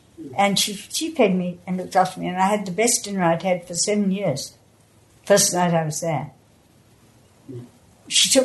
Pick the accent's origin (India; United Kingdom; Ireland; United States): India; You see, I came from India, and Elizabeth took me into her house.